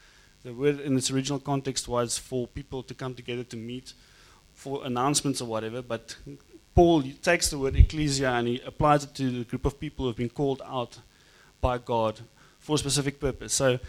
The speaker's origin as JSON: {"language": "English", "country": "South Africa", "tie": "born or raised there", "also_born_or_lived": "Namibia", "said": "I come from, I always say I come from Zion, but I actually come from Namibia. I grew up here in South Africa, but I'm a Namibian originally"}